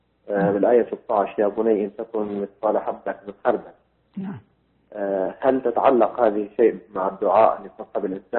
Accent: Syria; أنا من سوريا

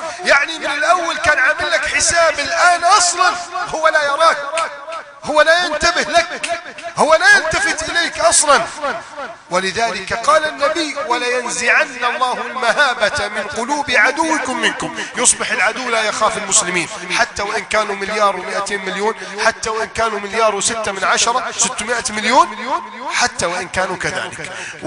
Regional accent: Egypt; بلدنا مصر

